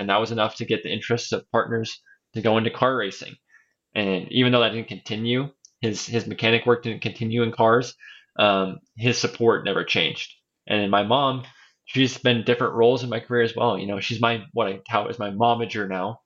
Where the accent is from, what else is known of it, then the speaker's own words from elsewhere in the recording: Idaho, United States; I'm a bit of an outdoorsman growing up in Idaho.